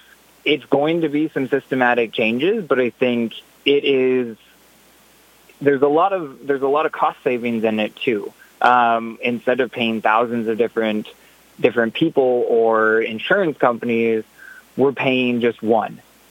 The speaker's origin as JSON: {"language": "English", "town": "Bloomer", "region": "Wisconsin", "country": "United States", "tie": "born or raised there", "also_born_or_lived": "Menominee", "said": "Yeah, so I was born and raised in Menominee, Wisconsin. Well, actually born in Menominee and then raised in Bloomer. Went to school there, so just north of Eau Claire."}